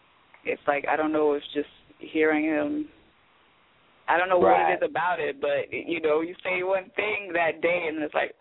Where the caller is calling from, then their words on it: Brooklyn, New York, United States; I'm calling from Brooklyn.